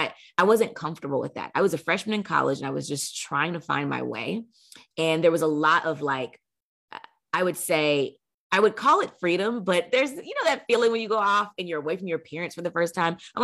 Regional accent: Oklahoma, United States; And grew up in the South. I grew up in Oklahoma.

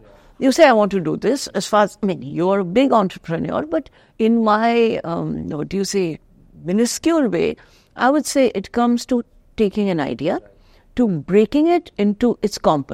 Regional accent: Uttarakhand, India; I'm from Uttarakhand.

